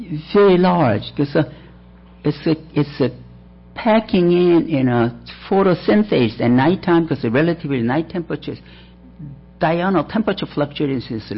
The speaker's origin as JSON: {"language": "English", "town": "Fargo", "region": "North Dakota", "country": "United States", "said": "I'm from Fargo, North Dakota. It's a cold country. The usually growing season is very short, about 110 days."}